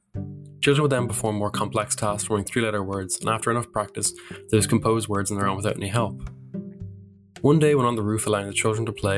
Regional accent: Ireland; from countries like Germany, Australia, India, the US, parts of Africa, and my home country, Ireland.

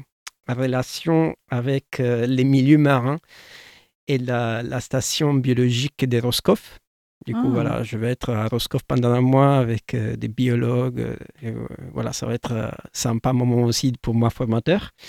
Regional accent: Palermo, Sicily, Italy; on allait jouer dans ma ville natale, Palerme.

